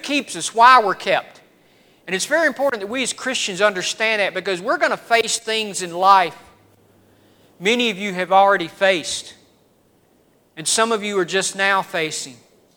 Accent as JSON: {"language": "English", "region": "Deep South", "country": "United States", "tie": "born or raised there", "said": "No, but, you know, being raised in the Deep South, we had some terminology and some phrases that sometimes make sense"}